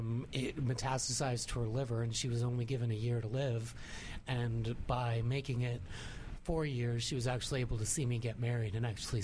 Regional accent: Washington, District of Columbia, United States; born there; Born in Washington, D.C., family's from Santiago, Chile.

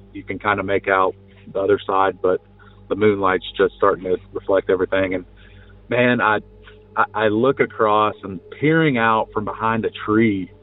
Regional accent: Greenbrier, Arkansas, United States; now in Raleigh, United States; My story takes place back in my hometown of Arkansas. Grew up in a small town outside of Little Rock, Greenbrier to be specific for anyone that's familiar.

